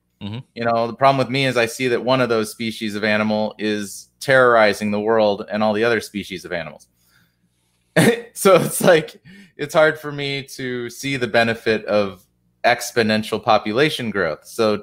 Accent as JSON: {"language": "English", "town": "Urbana", "region": "Illinois", "country": "United States", "tie": "born or raised there", "said": "we had these debates in my hometown Urbana a lot."}